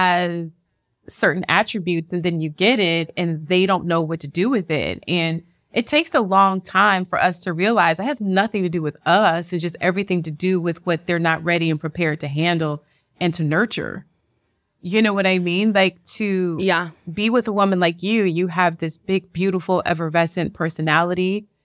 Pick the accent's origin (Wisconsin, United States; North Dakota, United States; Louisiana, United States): Louisiana, United States; Lake Charles; I'm from Lake Charles, Louisiana.